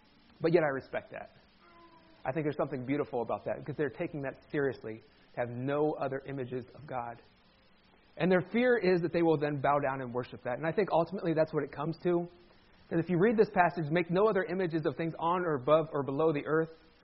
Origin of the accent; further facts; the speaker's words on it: Ohio, United States; I grew up in Amish country in Ohio.